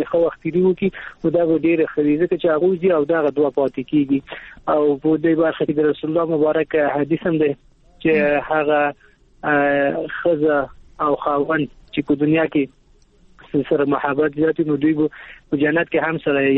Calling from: Kabul, Afghanistan; د کابل ولایت څخه مې اړیکې نیولې

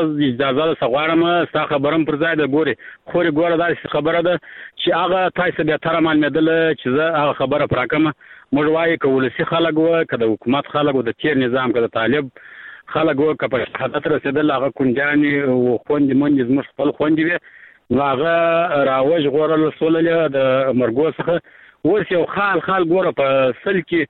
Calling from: Arghandab, Kandahar, Afghanistan; لکندار ولایت ارغنداول سوالی سه د ټلیفون په کار شم

